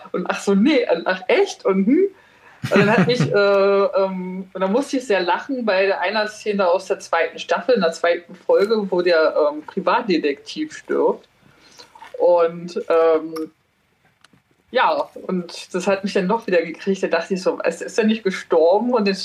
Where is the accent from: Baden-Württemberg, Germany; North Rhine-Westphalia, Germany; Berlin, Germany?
Berlin, Germany; moved away; Ich komme eigentlich ursprünglich ja aus Berlin und bin ja halt vor fast 20 Jahren halt hier gelandet.